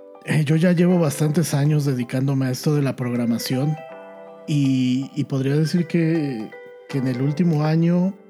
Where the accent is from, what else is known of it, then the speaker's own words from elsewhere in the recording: Mexico; como mexicanos es difícil darnos una visa para llevarnos a trabajar a otro lado